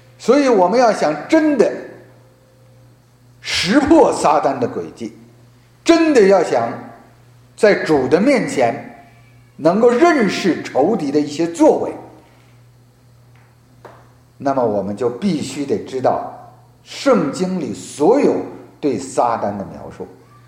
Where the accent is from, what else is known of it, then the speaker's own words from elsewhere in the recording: China; now in United States; 我到美国来啊，我发现这么多的这个台湾人啊，我们是大陆人